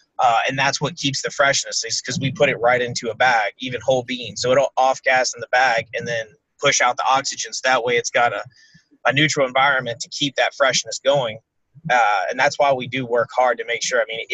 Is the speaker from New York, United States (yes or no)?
no; North Carolina, United States; now in Jacksonville, United States; because I grew up in North Carolina, small town.